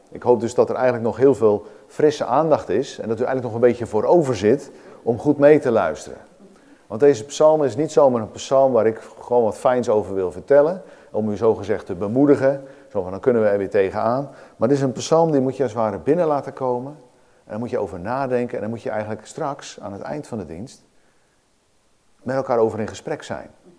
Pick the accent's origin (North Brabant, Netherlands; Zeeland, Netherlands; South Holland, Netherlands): South Holland, Netherlands; Oud-Alblas; toen ik op de lagere school zat, moest ik hem vanuit de oude berijming uit mijn hoofd leren. En bij ons in Oud-Alblas, waar ik woonde